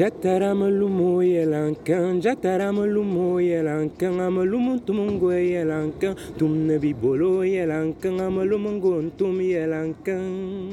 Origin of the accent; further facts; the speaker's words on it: Cameroon; je suis du Cameroun. Je vais chanter un chant.